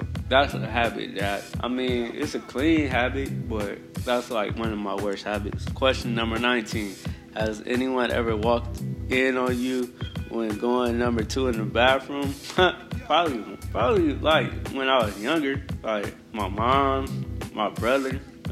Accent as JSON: {"language": "English", "town": "Sandusky", "region": "Ohio", "country": "United States", "tie": "born or raised there", "said": "Shout out to the city of Sandusky. Over the summer, I was working on a project with my hometown and a city official about putting art murals on bus stops in the city."}